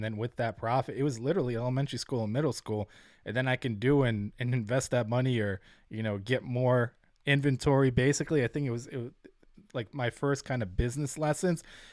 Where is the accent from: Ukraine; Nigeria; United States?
Ukraine; English is a second language; if I don't say I'm from Ukraine or speak Ukrainian, or people don't know my last name, obviously … is more of an Eastern European name, you're not necessarily going to know, you know, what part of the world I'm from.